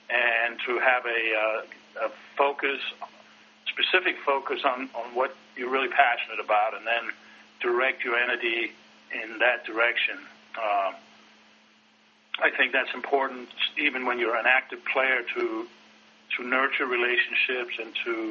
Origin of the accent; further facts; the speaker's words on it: Copenhagen, Capital Region of Denmark, Denmark; moved away; I'm from Copenhagen, Denmark, and I came over here as an exchange student